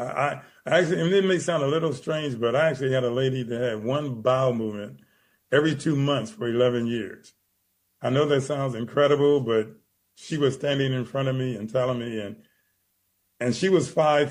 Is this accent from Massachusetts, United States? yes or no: no; Los Angeles, California, United States; And I grew up in Watts, and I used to make sugar syrup because we couldn't afford the syrup all the time.